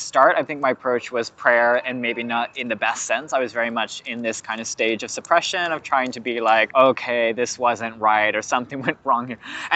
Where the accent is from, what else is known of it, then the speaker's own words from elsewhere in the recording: California, United States; Lots of people where I grew up in California, that happened to them.